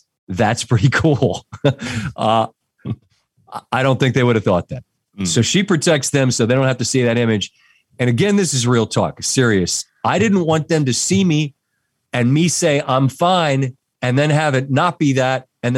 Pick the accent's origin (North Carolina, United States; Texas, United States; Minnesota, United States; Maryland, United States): Maryland, United States; You think we're like dumpster trash because we're from Maryland?